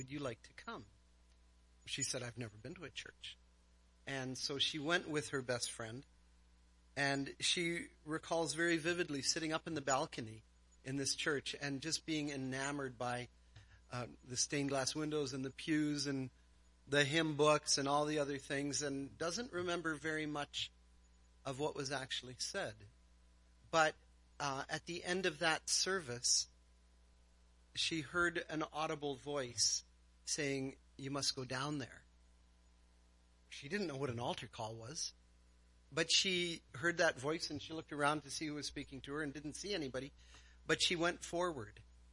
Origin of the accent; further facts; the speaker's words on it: Toronto, Ontario, Canada; My wife is from Edmonton, and as Adam said, I'm from Toronto.